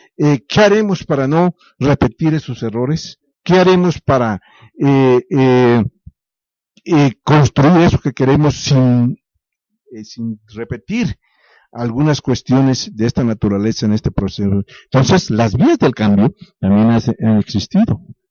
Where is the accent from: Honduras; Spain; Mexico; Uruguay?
Mexico; si como pueblo mexicano vamos a hacer un proyecto de país